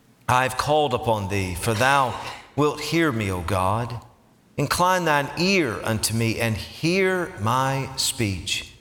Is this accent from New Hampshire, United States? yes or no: no; Tennessee, United States; I wanted to tell everybody in there, I'm from Tennessee, all right?